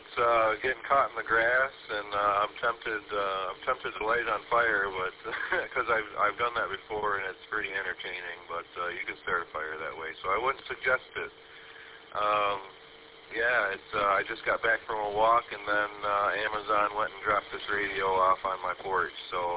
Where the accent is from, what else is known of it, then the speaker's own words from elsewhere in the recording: Saginaw, Michigan, United States; All right, Lee … I'm from Saginaw, coming at you from the Saginaw repeater.